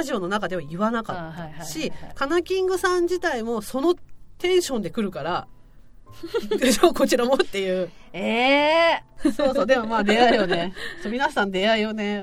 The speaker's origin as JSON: {"language": "Japanese", "region": "Hokkaido", "country": "Japan", "tie": "born or raised there", "said": "北海道生まれ北海道育ちドサンコドライバーです。"}